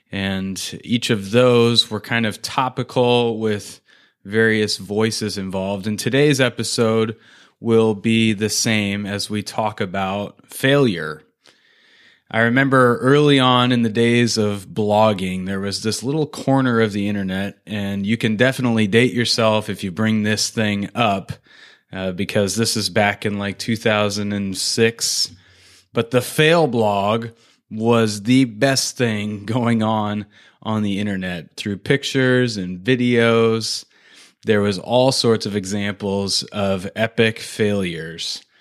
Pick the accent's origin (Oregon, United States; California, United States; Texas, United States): Oregon, United States; Salem; I ended up moving to Salem, Oregon, which was my hometown, the city I grew up in.